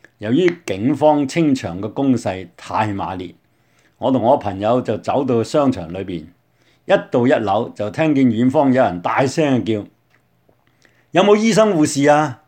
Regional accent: Hong Kong; 望下我們在這裡長大的香港

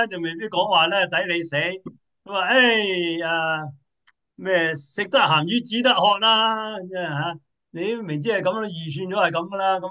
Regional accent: China; 我觉得你发唔发觉我哋中国人咧，好兴做医生

